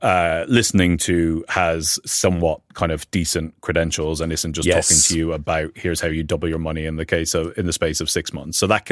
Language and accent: English; Dublin, Leinster, Ireland; now in United Kingdom; So I'm from Dublin originally. I came over to the UK.